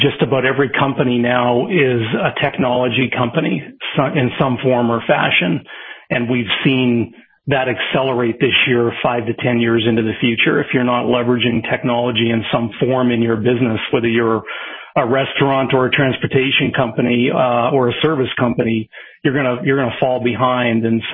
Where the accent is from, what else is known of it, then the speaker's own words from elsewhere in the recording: Canada; I grew up in Canada on a small farm outside of a small town in the middle of the country.